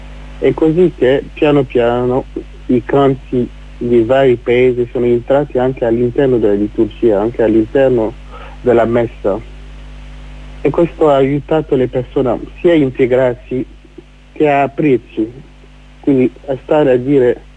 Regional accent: Burkina Faso; Italian is a second language; now in Lecce, Italy; sono del Burkina Faso con Gaben da dire. Sono arrivato in Italia da 2012. Quasi 4 anni, a dicembre 2012, quindi quasi 4 anni che sono qua in Italia.

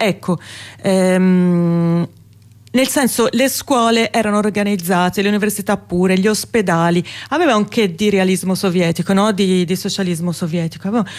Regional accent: Rome, Lazio, Italy; sono cristiana anch'io, dico, vengo da Roma

